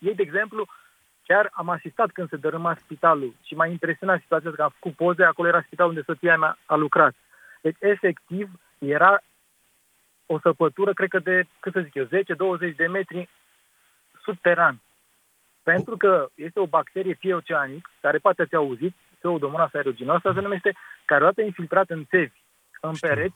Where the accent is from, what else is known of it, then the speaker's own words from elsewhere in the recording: Brașov, Brașov County, Romania; Eu acum sunt din Brașov.